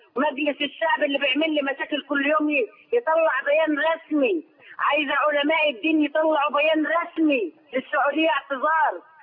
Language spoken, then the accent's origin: Arabic; Egypt; يعني الدين موات عندنا في مصر، ولكن احنا متدينين.